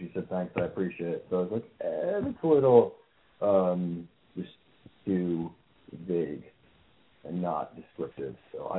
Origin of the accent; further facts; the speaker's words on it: Lindenhurst, New York, United States; but she asked where I was from. And I said, and like, I was at Lindenhurst